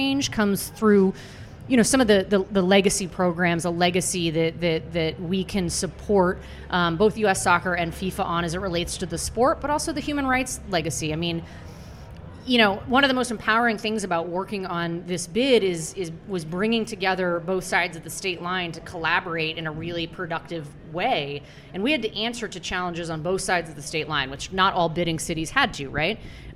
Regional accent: Kansas City, Missouri, United States; But I also just felt like I had to do Kansas City proud. So that's where, you know, it's my hometown.

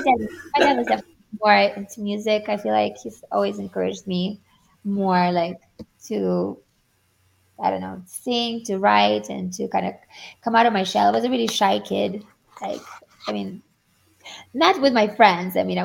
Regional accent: Estonia; first language Estonian; English is a second language; now in United States; I'm from Estonia, which is one of the Baltic countries in Europe. So our language is Estonian

